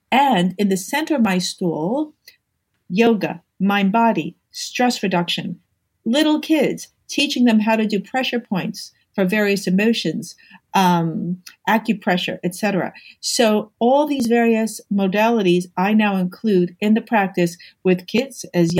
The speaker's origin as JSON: {"language": "English", "region": "New York", "country": "United States", "said": "I'm a New Yorker. I'm kind of like a practical gal."}